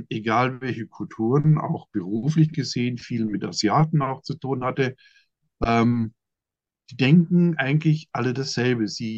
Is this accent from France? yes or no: no; Austria; Ich bin zwar in Österreich aufgewachsen, muss ich sagen, in die Welt gegangen